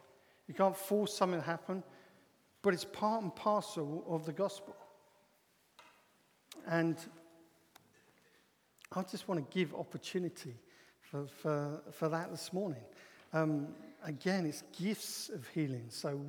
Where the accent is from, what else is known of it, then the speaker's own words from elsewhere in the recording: England, United Kingdom; Many of us are too British and we're too English